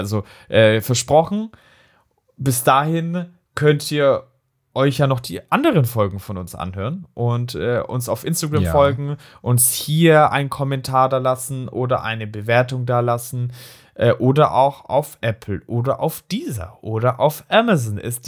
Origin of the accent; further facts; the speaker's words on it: Darmstadt, Hesse, Germany; Ich bin selbst aus Darmstadt.